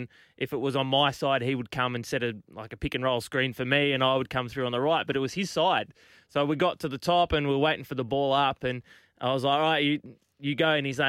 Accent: Sydney, New South Wales, Australia; I grew up in Sydney in 2230, where the great people live.

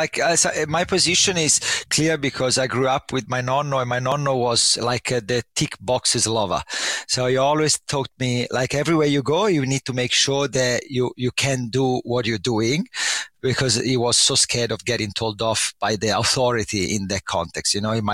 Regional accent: Livorno, Tuscany, Italy; So I come from Tuscany, from the only Tuscan city which is famous for nothing, which is Livorno.

